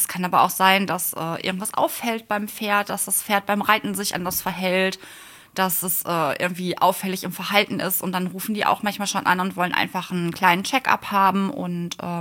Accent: Bottrop, North Rhine-Westphalia, Germany; Ich komme aus Bottrop.

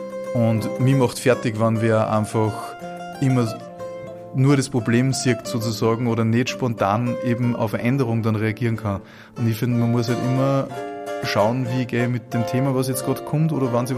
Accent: Strobl, Salzburg, Austria; also born or lived in Bad Ischl; es ist auf jeden Fall meine Heimat, auf jeden Fall. Also ich bin in Bad Ischl geboren und in Strobl aufgewachsen. Mein ganzes Leben lang war er nie großartig weg, bis ich dann nach der Schule nach Salzburg gezogen bin und dann anschließend nach Linz.

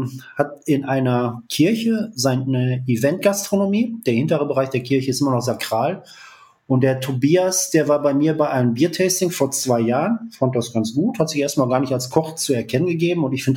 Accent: North Rhine-Westphalia, Germany; Bei uns im Ruhrpott

